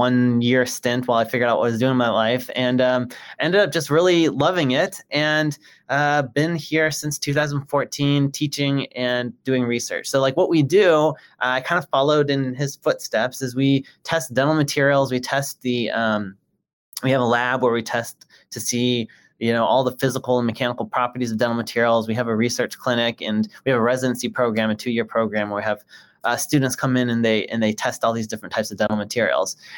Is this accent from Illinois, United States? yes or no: yes; Chicago, Illinois, United States; I'm from Chicago. I had never been to Alabama before.